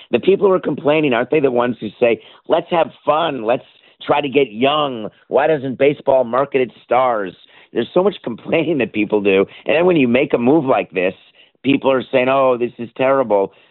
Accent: New York, United States; But that's, you know, PTSD from growing up in New York.

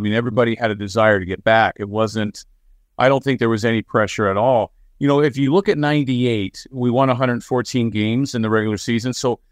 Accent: Baltimore, Maryland, United States; and I grew up in Baltimore, I thought I'd probably be an Oriole way before I was a Yankee.

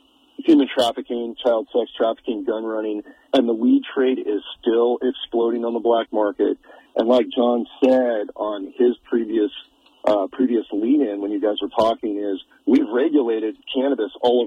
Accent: California, United States; now in Montana, United States; we come from California. We're in Montana now

